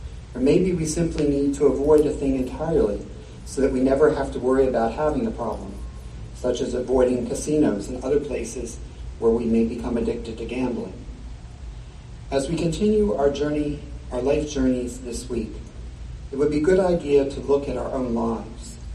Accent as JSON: {"language": "English", "town": "Cleveland", "region": "Ohio", "country": "United States", "tie": "born or raised there", "said": "met in my hometown, Cleveland, Ohio."}